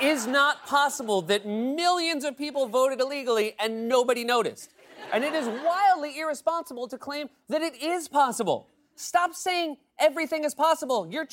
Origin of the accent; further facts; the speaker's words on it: New Hampshire, United States; I'm from New Hampshire, and there are only two reasons people from Massachusetts come up to our state